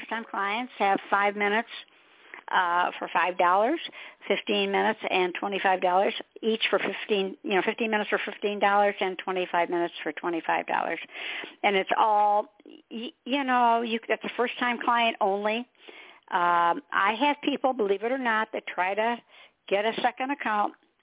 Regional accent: Michigan, United States; Yeah, well, you know, I'm in South Carolina, so we get a lot of sun. But I'm originally from Michigan, so to me, that's, you know, that was doom and gloom up there.

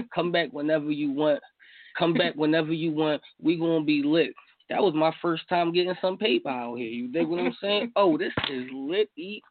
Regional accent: Philadelphia, Pennsylvania, United States; but I am from Philadelphia, and we having a platform. I do like to bring shit back to the city

